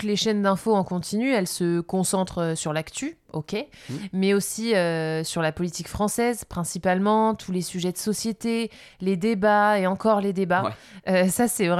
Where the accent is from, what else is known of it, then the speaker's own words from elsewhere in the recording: France; je crois on est français